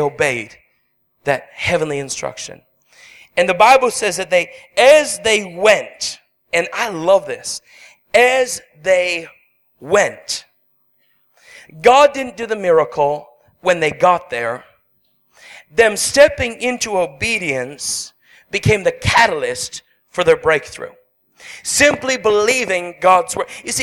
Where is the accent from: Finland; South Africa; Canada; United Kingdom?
Canada; now in United States; because I'm a Canadian.